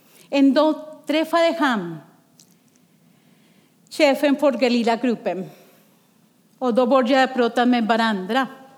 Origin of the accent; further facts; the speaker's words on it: Colombia; Och jag vill berätta en historia från min hemland Colombia.